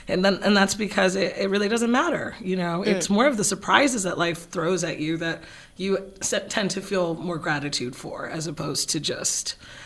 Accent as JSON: {"language": "English", "town": "Northridge", "region": "California", "country": "United States", "tie": "born or raised there", "said": "Yeah. I grew up in Northridge, actually."}